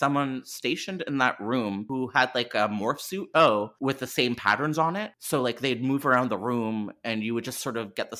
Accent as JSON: {"language": "English", "country": "Canada", "said": "I'm Canadian."}